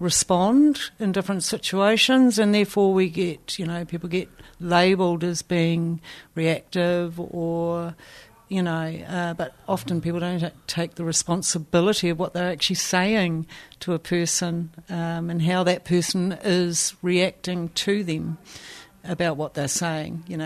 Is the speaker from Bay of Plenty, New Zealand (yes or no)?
yes; Tauranga, Bay of Plenty, New Zealand; born there; I was born in Tauranga, Katikat. And if people ask me where I come from, I say, oh, I was born in Tauranga.